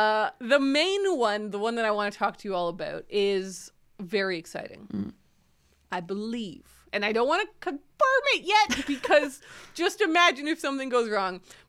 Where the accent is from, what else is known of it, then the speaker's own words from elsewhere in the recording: Calgary, Alberta, Canada; born there; also born or lived in Ottawa, Canada; I also lived in Calgary, and my mom, like, I was born in Calgary